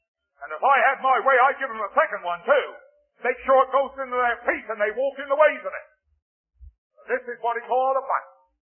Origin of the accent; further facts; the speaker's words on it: England, United Kingdom; You must forgive me being an Englishman, but it's about the only American story I know.